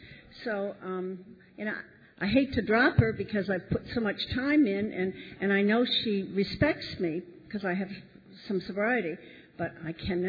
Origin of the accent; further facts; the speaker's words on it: Dallas, Texas, United States; now in Memphis, United States; I'm from Memphis, Tennessee, really from Dallas, but I hang out in Memphis right now.